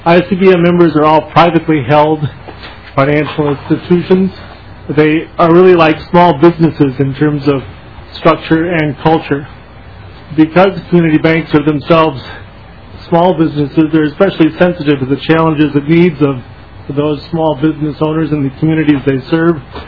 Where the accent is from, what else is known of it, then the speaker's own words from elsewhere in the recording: Glenwood, Minnesota, United States; I grew up in Glenwood, Minnesota